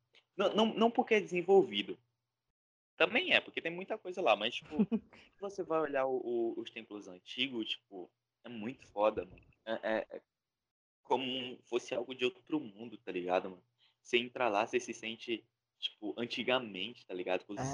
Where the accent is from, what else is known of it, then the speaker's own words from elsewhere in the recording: Northeast Region, Brazil; tô ligado que a gente é cabeçudo, que a gente é do Nordeste. Todo nordestino é cabeçudo.